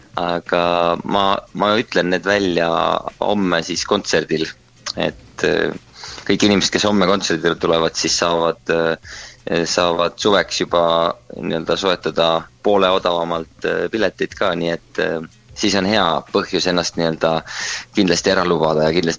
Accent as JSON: {"language": "Estonian", "region": "Võru County", "country": "Estonia", "tie": "born or raised there", "said": "see on Treski külas, see on põhimõtteliselt minu koduküla nagu kõrvalkülas"}